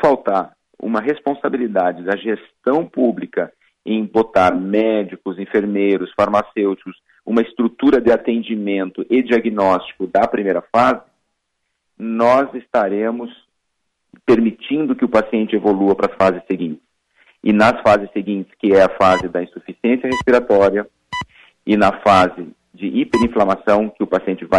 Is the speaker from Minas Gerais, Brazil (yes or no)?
no; Palmeira das Missões, Rio Grande do Sul, Brazil; now in Rondônia, Brazil; eu sou gaúcho, nasci em Palmeira das Missões, tive a minha formação em Porto Alegre